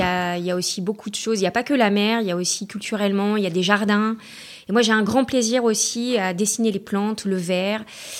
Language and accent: French; Rouen, Normandy, France; born there; parce que ben, je suis née à Rouen.